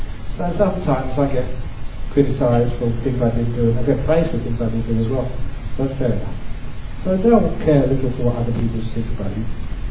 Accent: Australia; I'm Australian

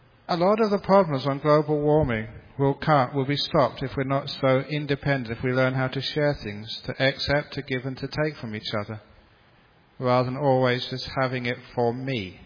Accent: London, United Kingdom; Even when I was growing up in London, I'd walk just with thongs in the snow.

